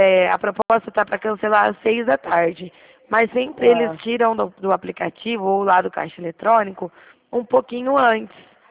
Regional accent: Presidente Prudente, São Paulo, Brazil; Que eu sou de Presidente Prudente, tá?

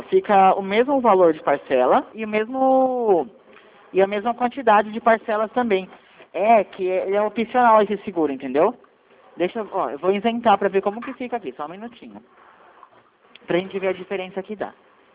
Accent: Piracicaba, São Paulo, Brazil; eu sou de Piracicaba, o escritório aqui é em Piracicaba

